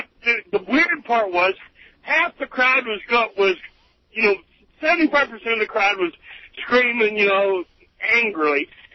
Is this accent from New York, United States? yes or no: no; Kansas, United States; I grew up in Kansas where … was always live at live TV.